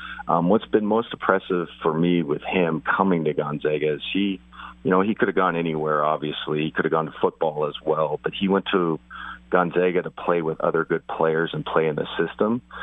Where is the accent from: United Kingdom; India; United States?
United States; Spokane, Washington; It's like you know, I was from Spokane.